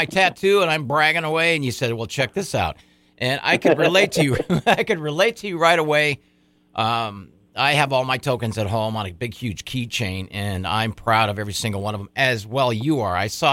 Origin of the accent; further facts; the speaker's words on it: San Diego, California, United States; So, I'm from San Diego.